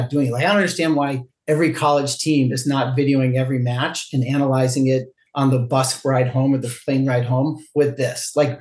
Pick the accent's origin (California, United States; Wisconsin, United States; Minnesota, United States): Minnesota, United States; and we're from Minnesota too, right? So in Minnesota, it's hockey and then hockey and then hockey.